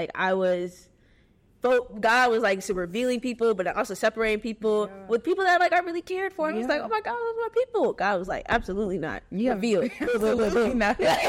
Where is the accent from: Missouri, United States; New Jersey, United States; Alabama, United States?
Missouri, United States; also born or lived in Ohio; So some of y'all may know I'm from Missouri. That's where I was raised, but I was born in Ohio.